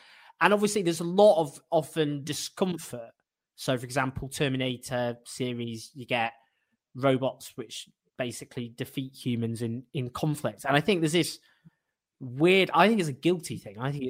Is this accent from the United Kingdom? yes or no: yes; Sheffield, Yorkshire and the Humber, United Kingdom; born there; I was born in Sheffield.